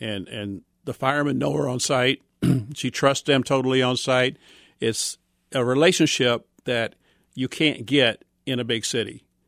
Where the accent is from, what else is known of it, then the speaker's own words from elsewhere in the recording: Excelsior Springs, Missouri, United States; born there; No, I was born in Excelsior Springs.